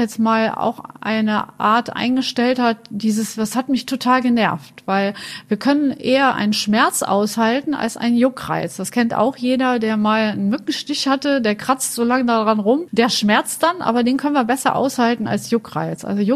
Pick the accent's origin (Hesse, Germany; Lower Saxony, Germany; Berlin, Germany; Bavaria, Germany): Bavaria, Germany; Munich; born there; now in Düsseldorf, Germany; Und ich bin jetzt 54 Jahre alt und bin in München geboren und lebe aber seit Urzeiten in Düsseldorf und fühle mich auch als Düsseldorfer.